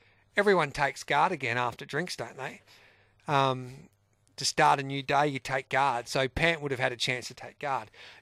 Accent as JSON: {"language": "English", "town": "Mildura", "region": "Victoria", "country": "Australia", "tie": "born or raised there", "said": "So I went back to my hometown at Mildura, and I probably thought I was better than I was."}